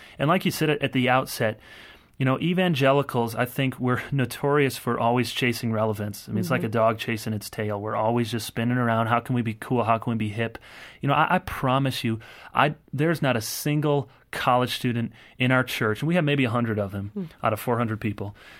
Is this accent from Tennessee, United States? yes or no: no; Grand Rapids, Michigan, United States; I grew up in Grand Rapids, which is an hour and a half down the road, one of these evangelical meccas.